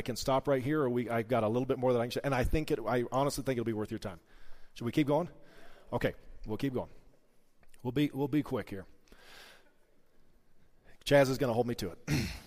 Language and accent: English; Missouri, United States; I remember growing up in Missouri, they said, you don't like the weather here, just hang out for a little bit more, it'll change.